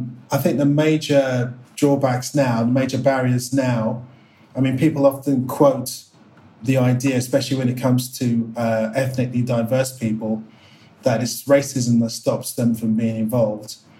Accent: London, United Kingdom; born there; And luckily I was born in Northwest London as a human.

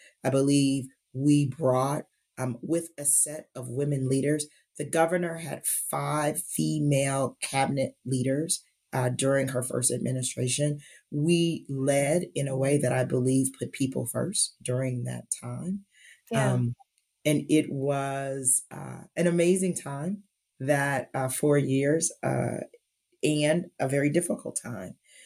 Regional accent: Kansas City, Missouri, United States; And I am actually from Kansas City, born and raised.

